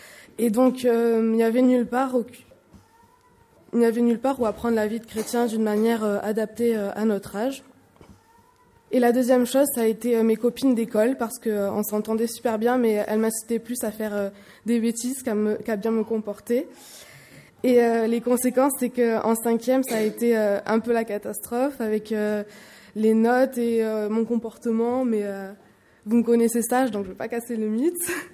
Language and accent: French; Nîmes, Occitanie, France; born there; J'ai 18 ans, je suis née à Nîmes et j'étudie actuellement à la faculté de droit de Clermont-Ferrand